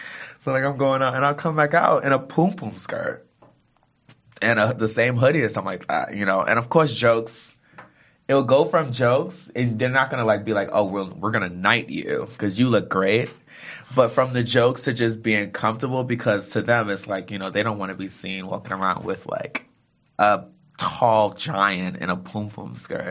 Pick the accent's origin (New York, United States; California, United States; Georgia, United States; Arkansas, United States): New York, United States; Brooklyn; the early 2000s and late 90s in Brooklyn, just growing up in Brooklyn